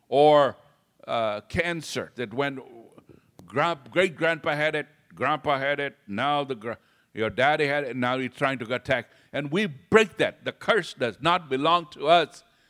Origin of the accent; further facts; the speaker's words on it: Kenya; You know, I was raised up in Kenya, Africa, and then I saw the things, and I said, whoa.